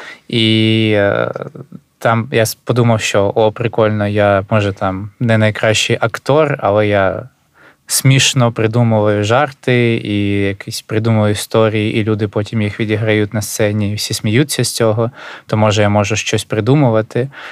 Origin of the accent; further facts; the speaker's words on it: Luhansk, Luhansk Oblast, Ukraine; Напевно, я з Луганська